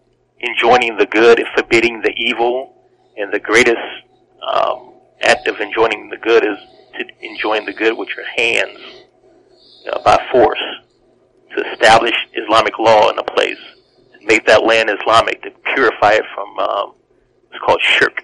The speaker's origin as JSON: {"language": "English", "town": "Detroit", "region": "Michigan", "country": "United States", "tie": "born or raised there", "said": "growing up in Detroit, some people, that was the drug dealer."}